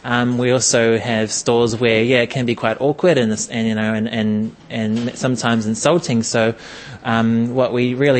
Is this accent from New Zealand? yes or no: yes; Gisborne, New Zealand; now in Wellington, New Zealand; I'm originally from Gisborne. Been living in Wellington for about 10 years now.